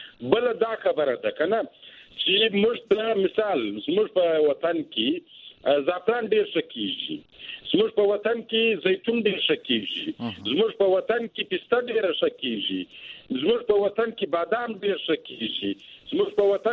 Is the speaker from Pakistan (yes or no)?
yes; Balochistan, Pakistan; موږ په پاکستان کې یو ډیر غریب صوبای یو